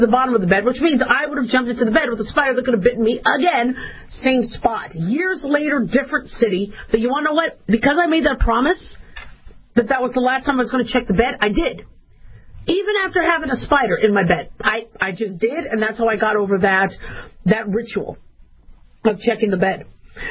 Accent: Arizona, United States; So I grew up in Arizona. So we had scorpions.

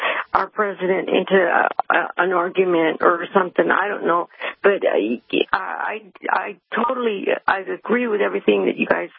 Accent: California, United States; also born or lived in Albuquerque, New Mexico; I'm from Albuquerque, New Mexico, originally, but kind of, you know, grew up here in California.

